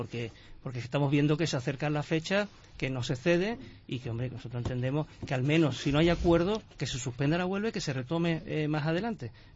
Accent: Málaga, Andalusia, Spain; los malagueños, que en general somos bastante pacíficos y tranquilos

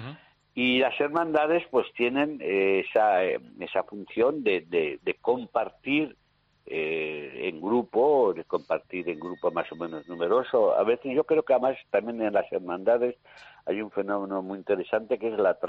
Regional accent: Valladolid, Castile and León, Spain; mi niñez es en Valladolid

